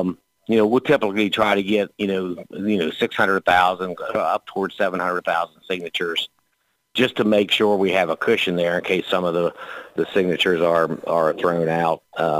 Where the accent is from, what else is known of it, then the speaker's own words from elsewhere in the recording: Centerburg, Ohio, United States; I actually had a citizen from my hometown in Centerburg, Ohio, stop by my house the other day and asked me to sign the petition.